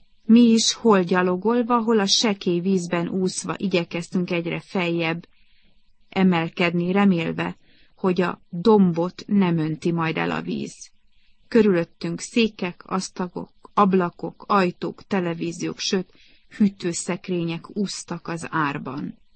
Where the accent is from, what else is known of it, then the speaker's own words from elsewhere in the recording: Israel; Pontosan úgy, mint nálunk otthon Izraelben, egy nagyobb terrorakció után.